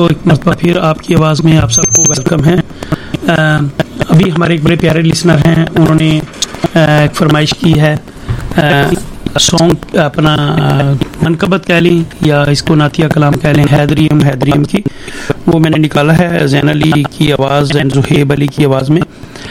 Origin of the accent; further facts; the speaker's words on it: Punjab, Pakistan; پنجابی اردو دونوں مکس کر دیتے ہیں کیونکہ بیسیکلی میں پنجاب سے ہوں.